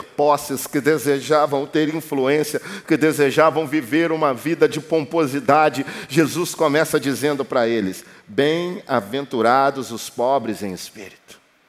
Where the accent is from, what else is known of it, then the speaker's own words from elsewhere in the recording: Belo Horizonte, Minas Gerais, Brazil; Muitos sabem que eu sou de Belo Horizonte. Né? Eu vim para cá em 2021. E eu tenho 35 anos.